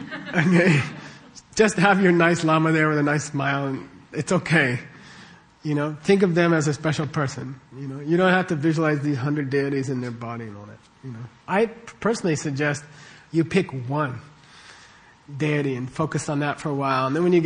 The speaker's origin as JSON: {"language": "English", "country": "United States", "said": "So the first week I'm like, I'm an American, we don't do that."}